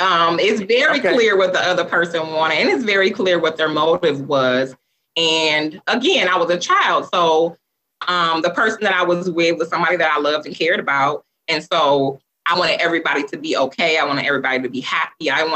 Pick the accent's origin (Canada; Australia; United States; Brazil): United States; Grand Rapids, Michigan; So I am from Grand Rapids, Michigan.